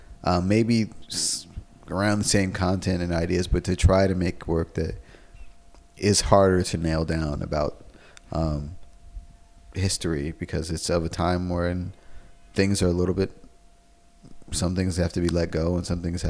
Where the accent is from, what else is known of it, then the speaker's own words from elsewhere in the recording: New York, United States; Well, because growing up on the Upper West Side of New York, it was really hard because, you know, it was a pretty integrated neighborhood